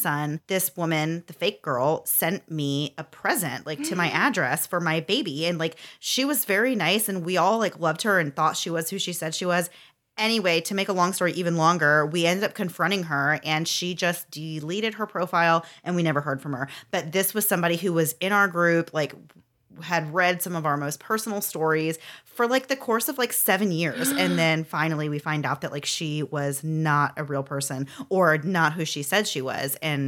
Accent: Florida, United States; I, like, made a joke about being from Florida and said that we don't have hills here.

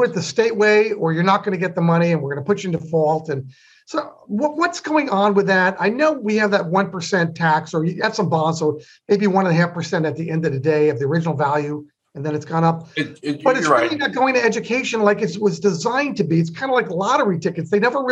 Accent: New Jersey, United States; now in California, United States; and I come from New Jersey, it's on my county, and I lived in several counties in New Jersey

